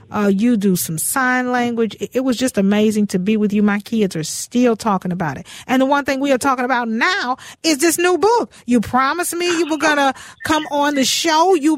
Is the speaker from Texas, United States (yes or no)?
yes; Houston, Texas, United States; Turns out he's from Houston. I'm from Houston, and he actually lives on the same street that my father grew up on.